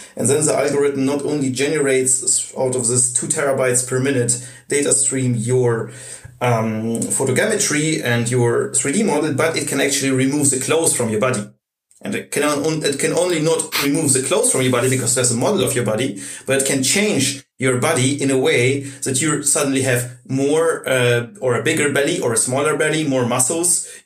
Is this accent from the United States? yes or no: no; Russia; now in Germany; I come from Russia